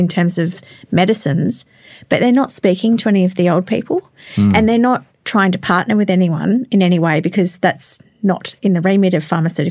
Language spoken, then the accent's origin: English; New South Wales, Australia; I'm Barkindji, so I'm from Western New South Wales